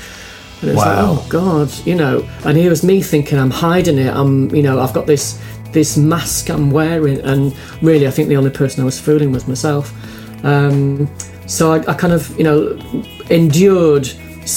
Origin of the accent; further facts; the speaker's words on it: Manchester, North West England, United Kingdom; Growing up in Manchester, I was kind of buying all the music magazines, new sounds, new styles, The Face, all that kind of stuff